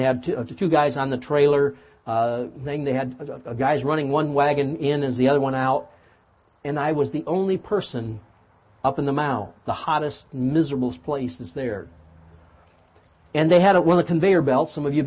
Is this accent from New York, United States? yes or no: no; Michigan, United States; I grew up in Southwest Michigan on a farm.